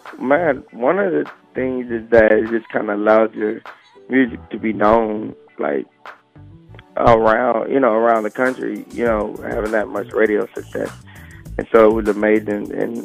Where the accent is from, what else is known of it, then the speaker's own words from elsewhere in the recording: Columbus, Georgia, United States; also born or lived in Warner Robins / North Carolina / South Carolina; I grew up primarily in Georgia, in Columbus, Georgia.